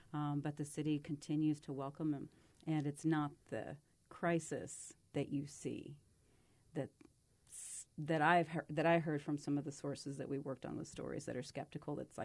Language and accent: English; Alpine, Texas, United States; born there; My entire family is from the Marfa Alpine area, so I visited that area my whole childhood. In fact, I was born in Alpine